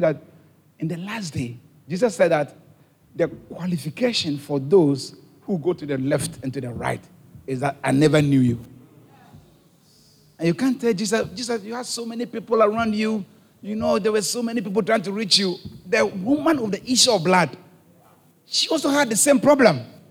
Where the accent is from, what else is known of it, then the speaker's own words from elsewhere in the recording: Haiti; I'm from Haiti